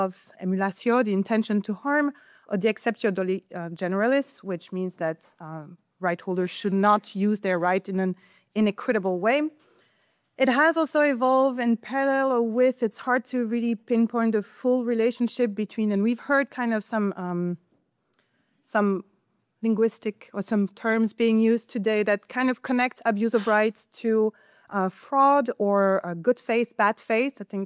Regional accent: Belgium; now in Edinburgh, United Kingdom; As you can tell, either by my accent or my name, I'm not from the UK. I'm from Belgium, so from a civil law country, despite the fact that now I've moved to Edinburgh.

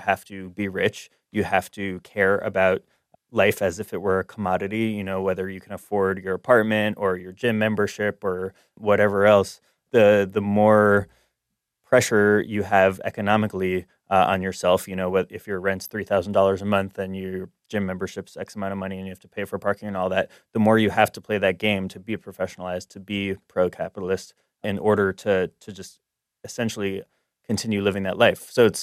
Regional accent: New York City, New York, United States; I'm a more interesting person because I grew up in New York.

